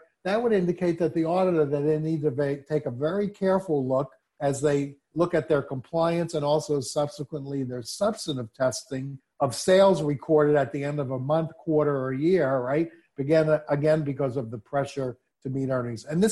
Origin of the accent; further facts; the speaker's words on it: New York, United States; accent: New York; Boy, Phil, that's so hard for me to say, okay, with my New York accent.